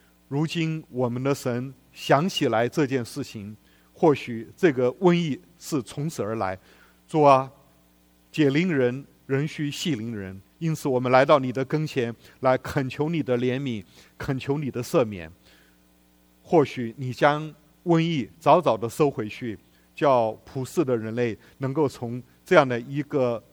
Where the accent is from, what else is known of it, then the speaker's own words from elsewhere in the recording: Yilan County, Taiwan; 我小时候在台湾长大，那时候台湾我们知道我们最害怕的是霍乱啊。